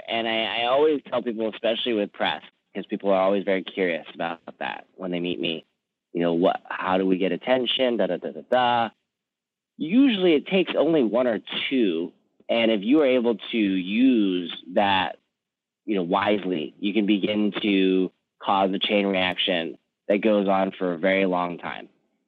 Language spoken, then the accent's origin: English; Vancouver, British Columbia, Canada; moved away; my, you know, fact that I came from Vancouver and, you know, had a desire to get out and go somewhere